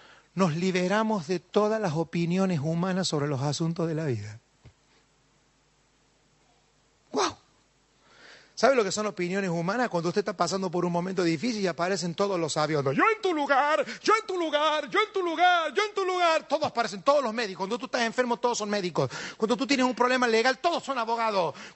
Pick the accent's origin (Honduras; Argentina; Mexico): Argentina; now in Spain; usted sabe que yo vengo de allá de Argentina